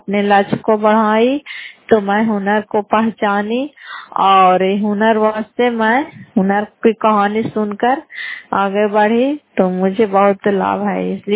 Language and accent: Hindi; Fatehpur, Bihar, India; घर फतेहपुर पंचायत मकरौता जिला नालंदा क्राय प्रसाद ब्लॉक की निवासी हूँ